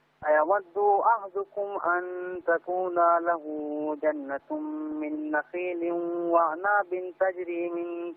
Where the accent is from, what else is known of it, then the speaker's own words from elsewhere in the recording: Pal, Uttar Pradesh, India; جی میں ہندوستان میں ایک چھوٹا سا گاؤں ہے پال نام سے.